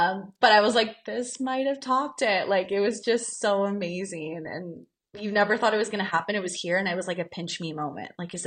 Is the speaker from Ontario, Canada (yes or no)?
yes; Toronto, Ontario, Canada; But then, again, I'm from Toronto, like, outside of Toronto.